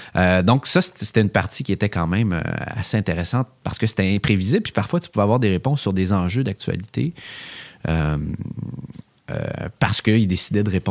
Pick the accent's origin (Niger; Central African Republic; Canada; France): Canada; accent: French-speaking; Peut-être qu'être Canadien, avec mon bon accent francophone, m'aidait à gagner la sympathie des gens